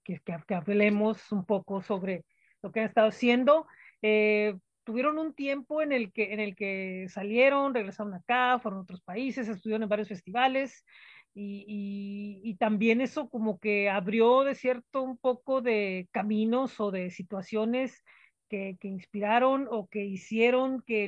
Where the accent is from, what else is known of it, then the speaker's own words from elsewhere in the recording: Mexico; sí hay mucho un poco de esa educación dentro de como somos como mexicanos